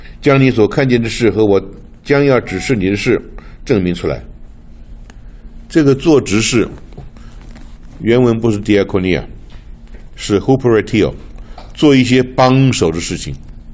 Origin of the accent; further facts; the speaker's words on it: China; 你想今天我们是中国人